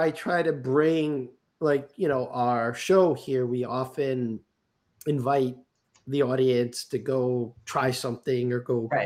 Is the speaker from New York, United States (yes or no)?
yes; New York City, New York, United States; also born or lived in Long Island, New York; growing up in New York City public school system and later Long Island public schools